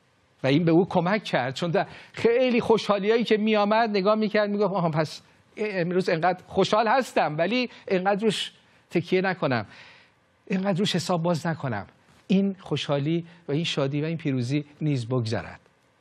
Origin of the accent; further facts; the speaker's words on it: Iran; این اصلا این طرز فکر بین ما ایرانی ها غریبه. ما این که در مذهب بزرگ شدیم